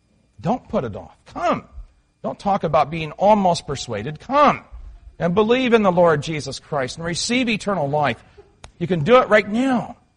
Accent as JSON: {"language": "English", "region": "Midwest", "country": "United States", "tie": "born or raised there", "said": "As I was growing up in the Baptist circles I grew up in the Midwest"}